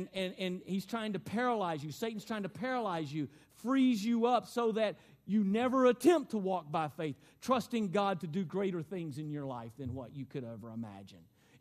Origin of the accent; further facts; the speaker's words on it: Arkansas, United States; You know, I know the word is scared, but I'm from Arkansas, see, and we say scared.